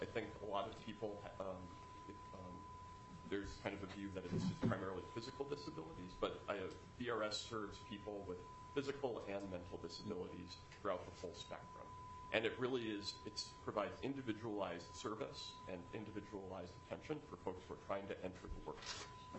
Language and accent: English; Minneapolis, Minnesota, United States; so born and raised in Minneapolis, but I actually spent a lot of time in Rep. Zalesnikar's district. My mom's family's all from Duluth, and I spent a lot of time in Hermantown